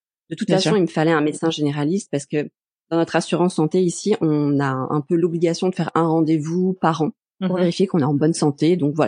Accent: Les Sables-d'Olonne, Pays de la Loire, France; Alors, je viens des Sables-d'Olonne, c'est en Vendée

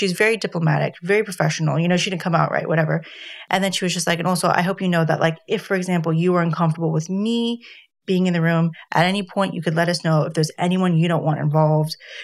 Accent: United States; Also, being an American, epidural is a bit more common.

